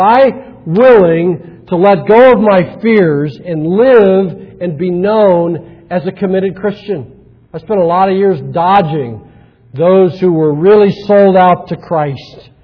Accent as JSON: {"language": "English", "town": "Carmel", "region": "Indiana", "country": "United States", "tie": "born or raised there", "said": "I grew up in Carmel down in Indianapolis"}